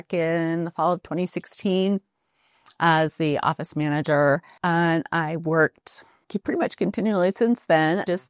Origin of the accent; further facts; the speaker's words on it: Rock Springs, Wyoming, United States; also born or lived in Salt Lake City; No, nope. Roundabout, sort of. I grew up in Rock Springs, lived in Salt Lake for several years, and then I moved back here around 2002.